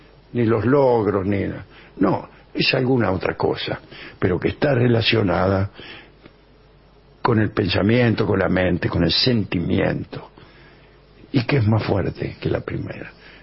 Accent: Tandil, Buenos Aires Province, Argentina; now in Barcelona, Spain; Hola, vengadores. … de Tandil, pero vivo en Barcelona.

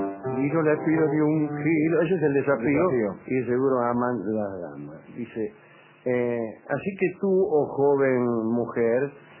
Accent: Argentina; podemos decir lo que pensamos como mujeres argentinas.

